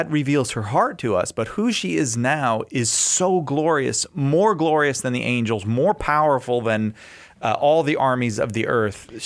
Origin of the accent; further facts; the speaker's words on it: California, United States; as an American, as raised in Southern California, you always have reverence for her